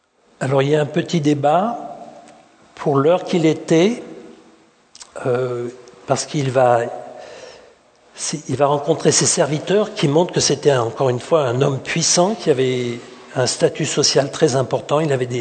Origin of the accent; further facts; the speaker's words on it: France; accent: French; Je ne sais pas si elle était sensible au charme de mon accent français...